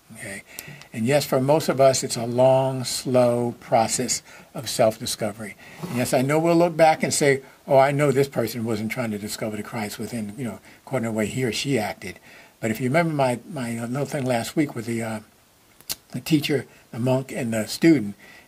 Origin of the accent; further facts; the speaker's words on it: New York, United States; we just had a wonderful time together as I was growing up in New York.